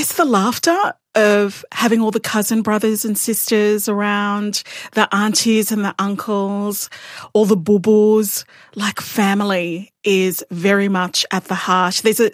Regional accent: Rakunut, East New Britain, Papua New Guinea; I am from Rakunut villages and so close to the ocean.

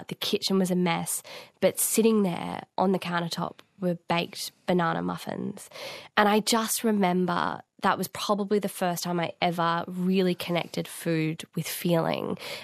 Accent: New South Wales, Australia; and I grew up on the Northern Rivers and would go to her house

